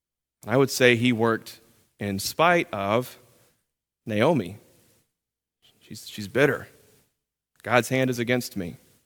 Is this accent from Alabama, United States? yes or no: yes; Alabama, United States; I'm from Alabama originally and my dad would say it like this.